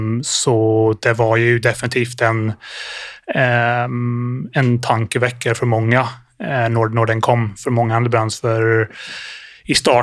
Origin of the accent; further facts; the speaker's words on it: Ireland; Swedish is a second language; moved away as an adult; now in Sweden; det är en god svorsk dialekt, men jag är inte svensk. Jag är upprinnelig från Irland, så när jag var 18 så kom jag till Sverige och var satsande orienteringslöpare.